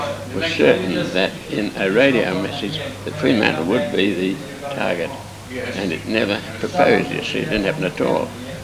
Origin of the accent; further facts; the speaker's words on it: Estonia; moved away; I remember in 1944, we came from Estonia